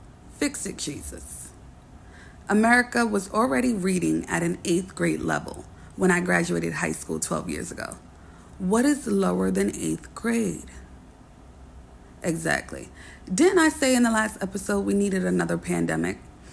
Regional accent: New York City, New York, United States; As someone born and raised in the Bronx, I am flabbergasted.

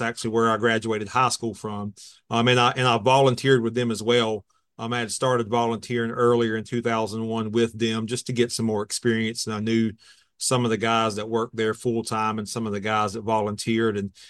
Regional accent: South Carolina, United States; I grew up in South Carolina in the PD Grand Strand area where I'm at now.

